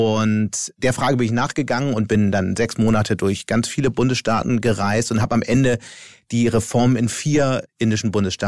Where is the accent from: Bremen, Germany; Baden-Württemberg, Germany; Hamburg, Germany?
Hamburg, Germany; moved away as an adult; also born or lived in Düsseldorf; so als Hamburger in der Zeit, in der alle meine Freunde, ich war damals 28